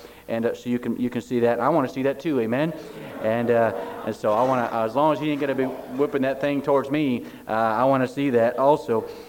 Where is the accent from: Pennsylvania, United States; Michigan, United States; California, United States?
Michigan, United States; Adrian; but I grew up in Adrian, Michigan. How many know where Adrian, Michigan's at?